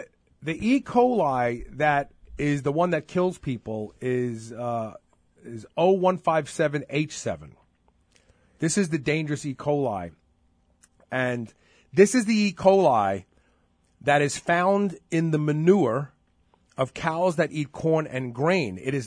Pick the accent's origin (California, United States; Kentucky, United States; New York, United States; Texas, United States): New York, United States; Growing up in New York, raw clams and raw oysters were always eaten at festive times.